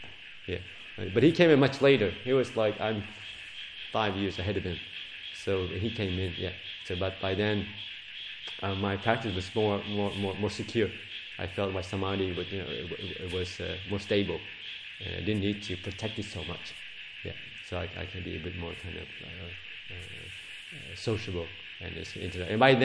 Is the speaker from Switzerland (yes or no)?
no; Thailand; I was from Thailand, that's what you